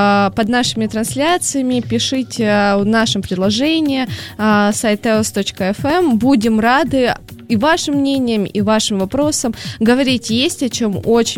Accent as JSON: {"language": "Russian", "country": "Ukraine", "said": "А по украинскому телевидению, я с Украины"}